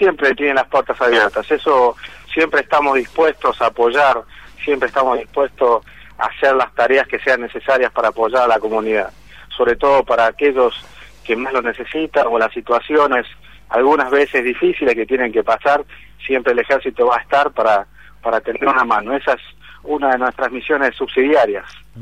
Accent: Argentina; Todos somos argentinos.

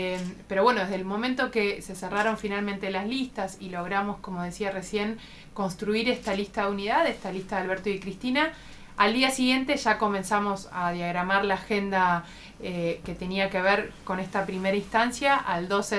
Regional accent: Argentina

